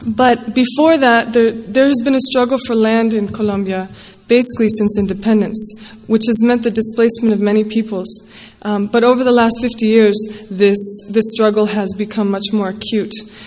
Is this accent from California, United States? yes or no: yes; Fairfield, California, United States; I was born here in California, raised nearby in Fairfield.